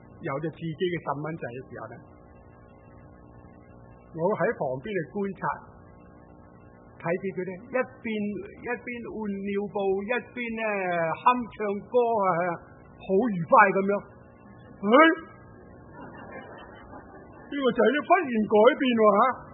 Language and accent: Cantonese; Guangdong, China; 我喺广东嚟嘅，我细个时候咧，我睇见咧，我哋广东人咧拜好多神。